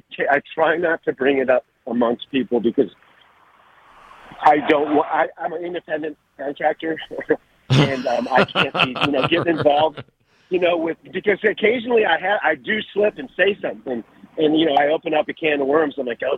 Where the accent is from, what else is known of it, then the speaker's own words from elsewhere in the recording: Detroit, Michigan, United States; moved away; I'm from Detroit, but I've lived down here for 36 years.